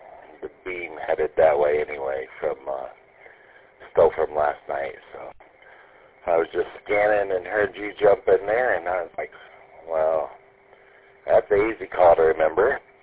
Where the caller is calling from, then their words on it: South Bend, Indiana, United States; I'm sitting at my house in South Bend, Indiana.